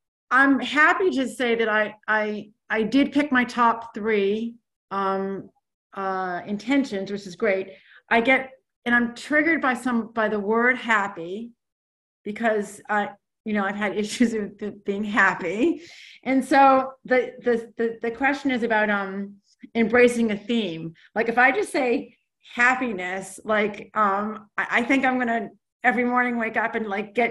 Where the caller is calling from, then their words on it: Encinitas, California, United States; I'm calling from Encinitas, California, which is San Diego.